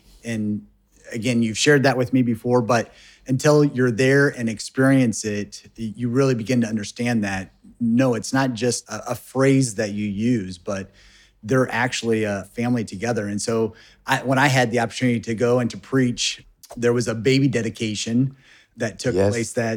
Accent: United States; accent: American; And did I pronounce that correctly with my American accent?

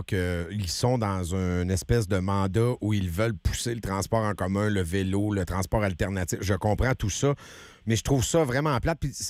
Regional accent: Quebec, Canada; Nous, moi, je viens du centre du Québec. À chaque année, on montait.

